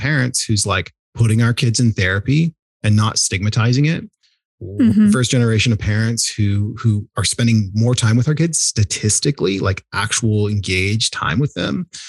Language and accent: English; Portland, Oregon, United States; While we grew up in Southwest Portland, we'd often sort of make our way over to Northeast and North Portland, where most of the Black population in Portland is.